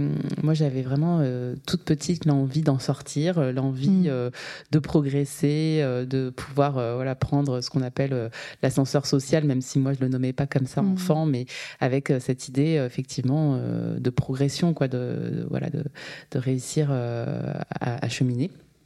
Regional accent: Bondy, Île-de-France, France; je suis mariée, j'ai deux enfants de 4 et presque 10 ans. Je viens de Bondy et j'ai grandi, j'ai fait toute ma scolarité dans ce contexte.

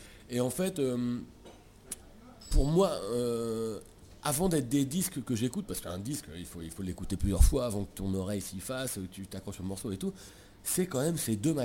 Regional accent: Eu, Normandy, France; Donc, la ville 2, c'est là où j'ai grandi, c'est D'EU, ça s'écrit EU, la ville, EU, la ville E.

